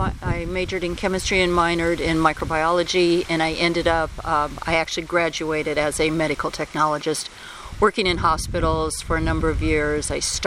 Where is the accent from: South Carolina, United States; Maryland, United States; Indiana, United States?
Indiana, United States; Hobart; also born or lived in Gary; now in Indianapolis, United States; I was born in Gary, Indiana, but I basically I lived in Hobart until I was 18, Hobart, Indiana.